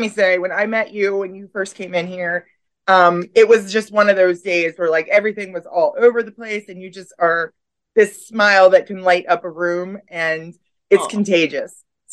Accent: Westminster, Maryland, United States; So I'm townie. I grew up in Carroll County. I was born in Westminster, live in Westminster.

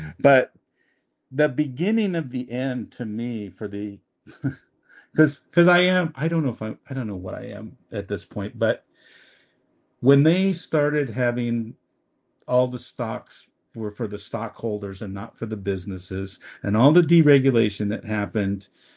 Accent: Seattle, Washington, United States; And I'm from Seattle

